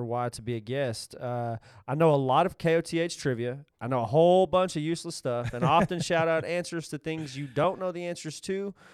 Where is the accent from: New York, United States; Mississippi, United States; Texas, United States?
Texas, United States; We're just from Texas.